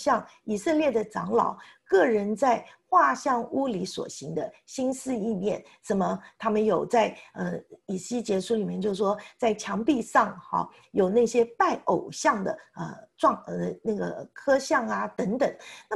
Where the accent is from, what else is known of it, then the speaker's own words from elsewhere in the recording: China; 我们中国人里面过去观念的教导或错误里面会讲到女人无才便是德